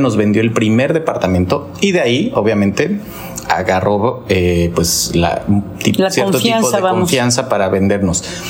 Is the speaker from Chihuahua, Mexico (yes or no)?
no; Mexico City, Mexico; Yo vendí un departamento en Ciudad de México, de donde soy originario, para invertir aquí, para pues tener y retirar y vivir acá.